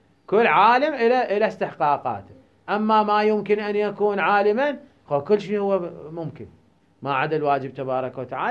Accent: Iraq

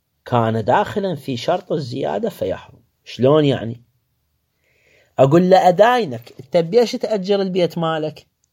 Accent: Iraq; عندنا بالعراق، بالعراق $100 يسموها ورقة

